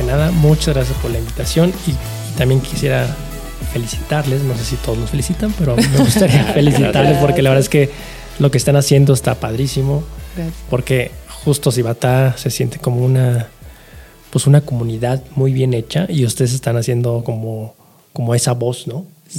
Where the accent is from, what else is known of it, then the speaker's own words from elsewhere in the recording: Guadalajara, Jalisco, Mexico; also born or lived in Sonora / Mexico City; Yo crecí en Guadalajara. Okay. Yo me considero tapatío, aunque no nací ahí, ¿no? Toda mi familia es de allá, pero tuve la fortuna por viaje de mi familia. No nací ahí, nací en San Luis, Río Colorado, en Sonora.